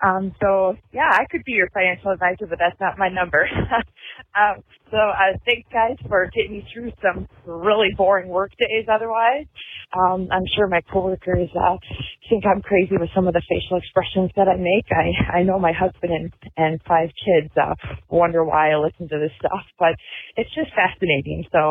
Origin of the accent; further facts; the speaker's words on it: Wisconsin, United States; I'm from Wisconsin, going for a walk on my break from work